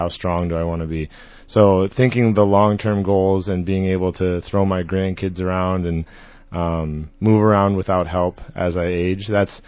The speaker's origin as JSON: {"language": "English", "town": "St. Paul", "region": "Minnesota", "country": "United States", "tie": "born or raised there", "also_born_or_lived": "Boston / Iowa", "said": "I actually grew up in St. Paul. Okay. I've been all over. We traveled and lived in Boston for a while with my wife and I. We've lived in Iowa, but grew up in St. Paul."}